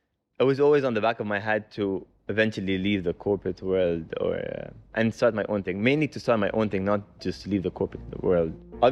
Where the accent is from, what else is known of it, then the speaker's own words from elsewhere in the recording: Dubai, United Arab Emirates; starting with Dubai as a homegrown concept, because we're both from Dubai and we wanted to start something from Dubai itself rather than franchising.